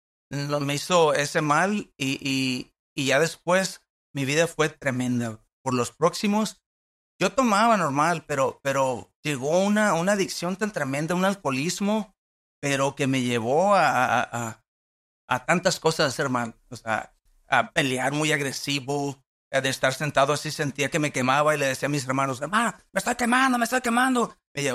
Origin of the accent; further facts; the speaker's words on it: Nayarit, Mexico; soy del estado de Nayarit, ¿verdad? Vengo de una familia de 10 personas, o sea, 10 hermanos y mi papá y mi mamá.